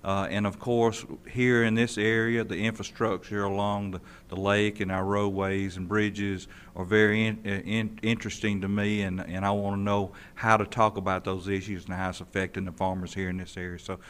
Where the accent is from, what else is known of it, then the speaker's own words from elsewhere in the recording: Georgia, United States; because I come from Georgia, and even though we have a lot of regional differences in Georgia